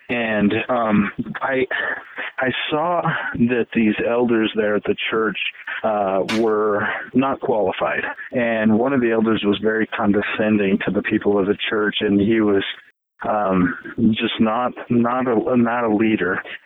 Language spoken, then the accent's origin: English; Canyon City, United States; he asked me if I would be willing to come help out, because I'm from Canyon City, and it's about an hour away from the seminary.